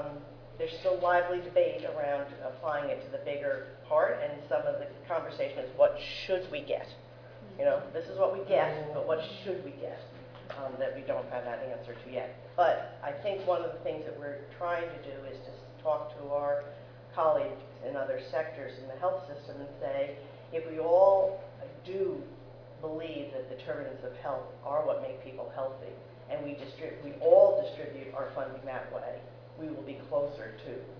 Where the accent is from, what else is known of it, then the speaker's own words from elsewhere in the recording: United States; now in Canada; I'm actually from the United States. I've lived in Canada for 25 years